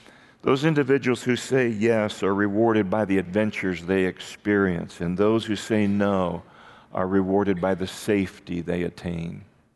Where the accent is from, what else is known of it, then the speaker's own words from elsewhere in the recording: Wayne, Iowa, United States; In my hometown of Wayne, it's the annual Chicken Days.